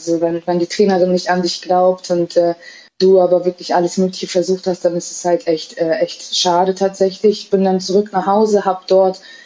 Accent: Cuxhaven, Lower Saxony, Germany; born there; Ich bin in Cuxhaven geboren, habe auch dort angefangen zu spielen

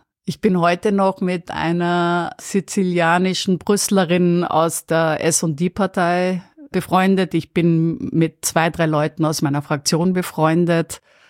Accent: Austria; now in Berlin, Germany; ich bin ja als Freie hingegangen, dann auch noch als Ösi.

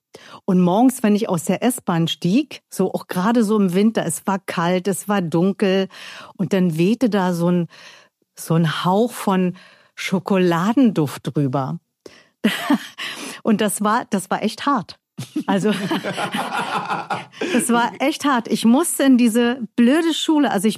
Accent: Berlin, Germany; accent: Berlin dialect; Ich komme aus Berlin, ja. Ich kann auch richtig Berlinern, wenn ich will. Das lasse ich jetzt aber mal hier. Und wir haben immer in Prenzlauer Berg gewohnt.

